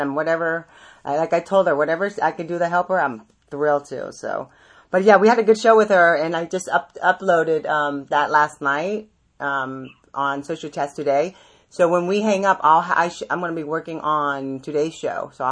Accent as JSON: {"language": "English", "country": "Vietnam", "said": "Cause to be honest with you, I'm from Vietnam. So, you know, our culture is totally different"}